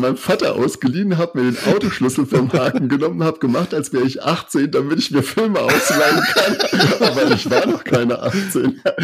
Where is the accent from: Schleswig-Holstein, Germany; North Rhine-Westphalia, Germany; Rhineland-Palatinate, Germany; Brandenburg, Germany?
Rhineland-Palatinate, Germany; als gebürtiger Pfälzer im Saarland lebe